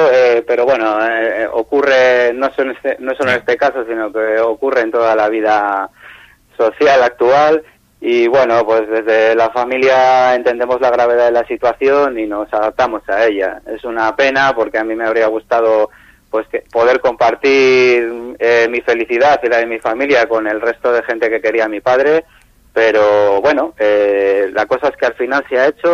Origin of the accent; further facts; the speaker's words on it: Santander, Cantabria, Spain; soy de Santander, pero mantengo contacto con el pueblo de Laredo porque la mayor parte de mi familia vive allí, por parte de madre como de padre.